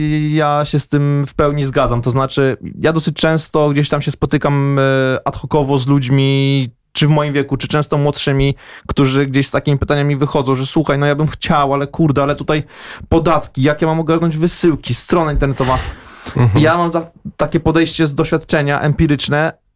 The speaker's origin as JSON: {"language": "Polish", "region": "Masovian Voivodeship", "country": "Poland", "tie": "born or raised there", "said": "bo ja wychowywałem się pod Warszawą"}